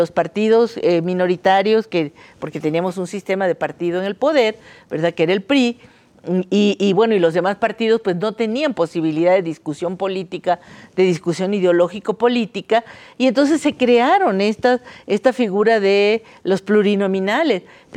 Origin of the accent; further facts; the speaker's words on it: Jalisco, Mexico; Y a mí me duele mucho como mexicana y como jalisciense, como mujer, madre de familia, abuela, académica